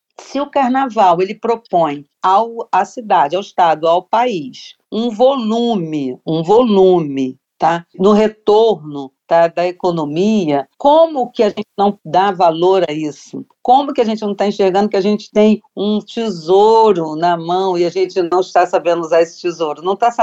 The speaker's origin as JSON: {"language": "Portuguese", "region": "Rio de Janeiro", "country": "Brazil", "tie": "born there", "said": "nasci no Morro da Mangueira, sempre desfilei"}